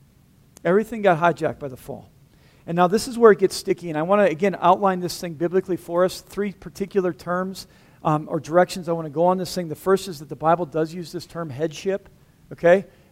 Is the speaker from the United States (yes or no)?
yes; South Dakota, United States; I'm from South Dakota. I grew up, in a cornfield.